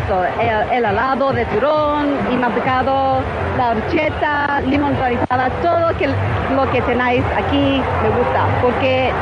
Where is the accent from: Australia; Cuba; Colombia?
Australia; Sydney, New South Wales; Spanish is a second language; Sí, de Sydney.